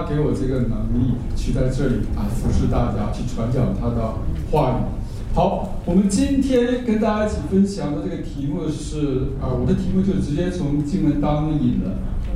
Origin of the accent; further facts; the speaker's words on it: Northeast China, China; accent: Northeastern Mandarin; 用我们东北话说